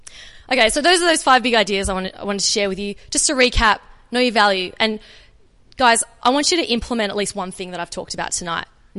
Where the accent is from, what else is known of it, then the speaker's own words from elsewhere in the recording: Australia; accent: Australian; audiences all over the world that may not understand my Australian accent, I pronounce my R's a little bit more.